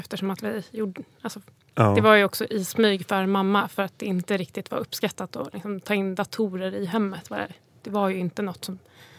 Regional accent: Bålsta, Uppsala County, Sweden; Mina barndomsår är jag uppväxt i en liten villa ute i Bålsta. Med skogen precis på baksidan.

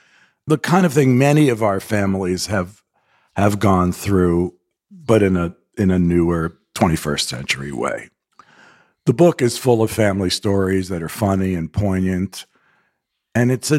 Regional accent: United States; I mean, I'm a Korean American, I'm an American. Kind of genre of like, I grew up here.

